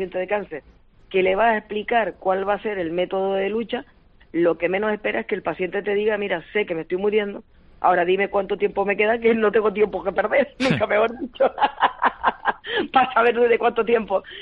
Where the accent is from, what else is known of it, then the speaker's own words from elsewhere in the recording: Canary Islands, Spain; y yo, mi tierra canaria